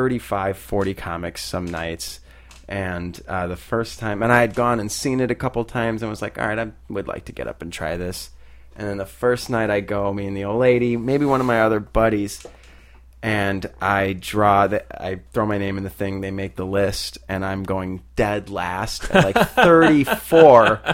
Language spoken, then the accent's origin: English; Wilmette, Illinois, United States; Wilmette, Illinois.